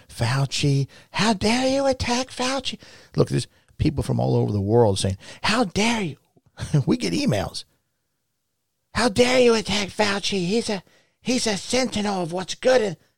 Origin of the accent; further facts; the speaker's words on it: Ireland; just because I'm Irish, how dare you?